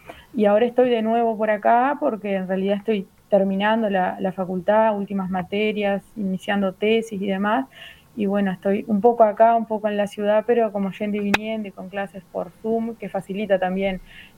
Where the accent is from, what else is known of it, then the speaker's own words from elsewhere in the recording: Cuchilla de Laureles, Tacuarembó, Uruguay; En realidad yo nací en la ciudad de Tacuarembó, pero me crié desde bebé acá en Cuchilla de Laureles, en la casa de mi familia. Fui a la escuela rural acá